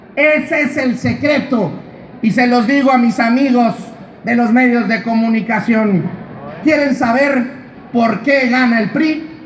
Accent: Veracruz, Mexico; que responda Veracruz

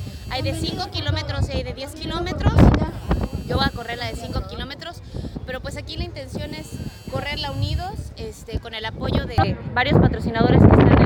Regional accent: Veracruz, Mexico; porque me siento muy veracruzana, amo Veracruz

